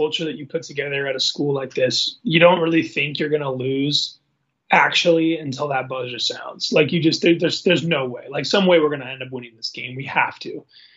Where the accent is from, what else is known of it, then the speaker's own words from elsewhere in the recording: Seattle, Washington, United States; now in Spokane, United States; I'm from Seattle, but Spokane really does feel like home